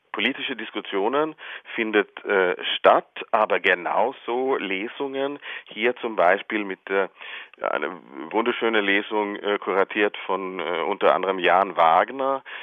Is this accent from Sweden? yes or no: yes; Sweden; Ich muss sagen, zuerst glaube ich als Schwede